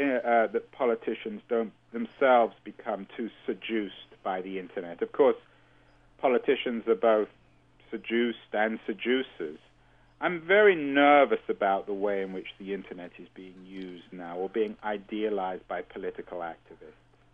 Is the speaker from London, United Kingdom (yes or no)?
yes; London, United Kingdom; born there; My personal background is I was born in North London, in England. I went to university in England.